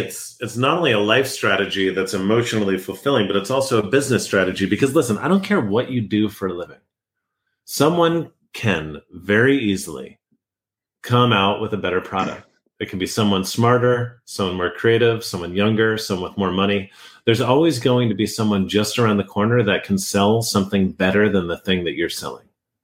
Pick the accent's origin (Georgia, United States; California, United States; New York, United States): New York, United States; Westchester; I grew up in the restaurant business. My dad was a lifelong restaurateur. I'm from Westchester, New York.